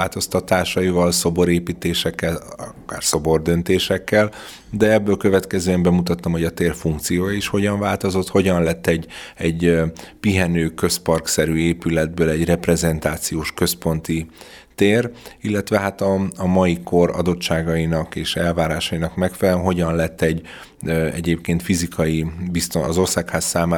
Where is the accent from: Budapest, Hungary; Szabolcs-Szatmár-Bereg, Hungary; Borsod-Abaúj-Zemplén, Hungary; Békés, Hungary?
Borsod-Abaúj-Zemplén, Hungary; Miskolc; Én jó magam miskolci vagyok